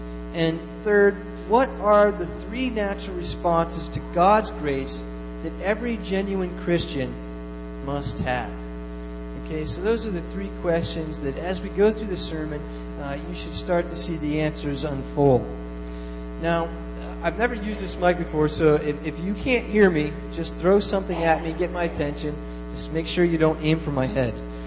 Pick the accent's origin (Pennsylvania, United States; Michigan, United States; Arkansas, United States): Pennsylvania, United States; North East; And where I grew up in Erie County, I lived in a small town called Northeast Pennsylvania. It's as far as north as you can go in PA before you cross over into the New York border.